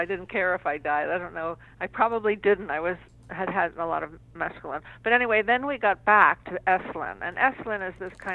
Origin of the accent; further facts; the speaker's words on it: Providence, Rhode Island, United States; grandparents were immigrants, and they lived upstairs and all that go to college. So and Brown was in my hometown, so I marched up the hill.